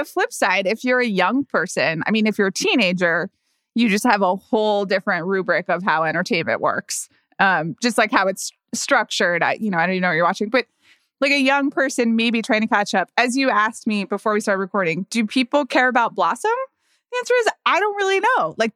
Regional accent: Atlanta, Georgia, United States; But like for those of us who didn't grow up in New York City, I grew up in Atlanta.

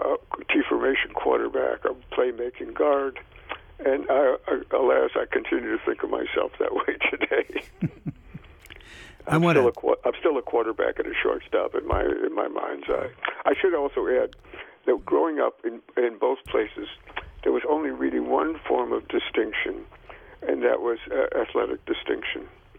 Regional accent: Chicago, Illinois, United States; I grew up roughly 2.5 miles from where I live today, 3 miles maybe, in a neighborhood in Chicago called West Rogers Park.

